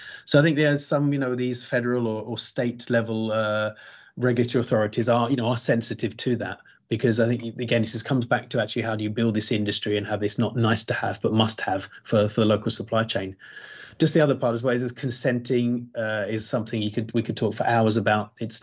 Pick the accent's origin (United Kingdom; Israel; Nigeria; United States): United Kingdom; I'm a Brit